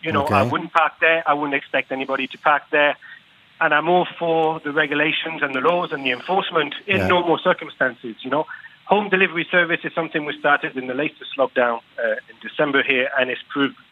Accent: England, United Kingdom; also born or lived in France; now in Galway, Ireland; I was born in France. I grew up in England, and I've been here 15 years or so.

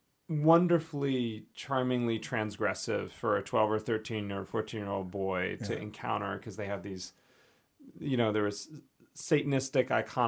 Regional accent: North Carolina, United States; Sort of in between Charlotte and Asheville. So, you know, you kind of have the beach, the flatlands, and the mountains. And I grew up on the bottom of the mountain.

